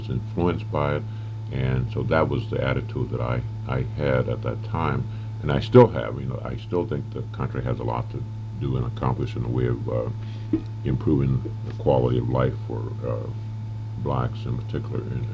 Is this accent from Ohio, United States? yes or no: no; Arkansas, United States; Well, of course, I grew up in the South. I was born in Arkansas, and I had gone through the ordeal in Little Rock, Arkansas